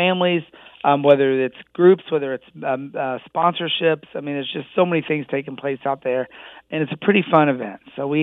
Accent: Indiana, United States; And I grew up in Southern Indiana.

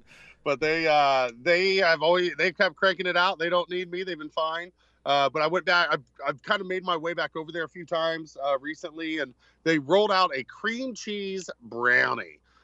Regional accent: United States; I'm American.

